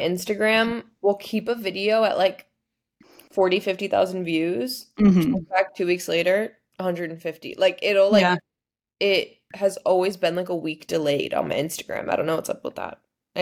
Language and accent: English; Miami, Florida, United States; now in Austin, United States; I'm 24. I live in Austin, Texas, but I'm from Miami